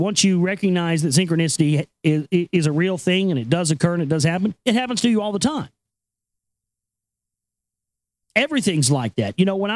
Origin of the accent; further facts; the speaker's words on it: Dallas, Texas, United States; growing up in the South down here in Dallas and the outlying areas of Dallas and Bible Belt Central down here, man